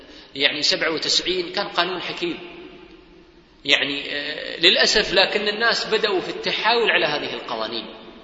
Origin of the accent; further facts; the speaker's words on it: United Arab Emirates; وفي الأعراف عندنا في الإمارات يعني الزهبة